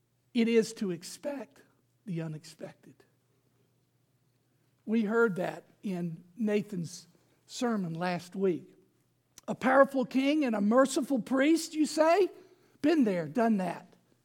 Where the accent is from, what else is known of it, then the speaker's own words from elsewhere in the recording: Baton Rouge, Louisiana, United States; Can anything good come out of Baton Rouge, Louisiana? I heard that a few times about my hometown.